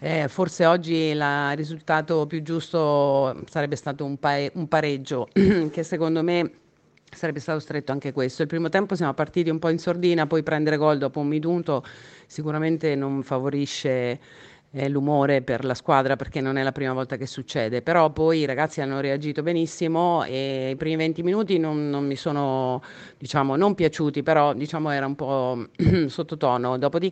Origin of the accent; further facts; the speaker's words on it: Marche, Italy; Sì, in effetti, perché io sono marchigiana, ho vissuto 9 anni a Matetica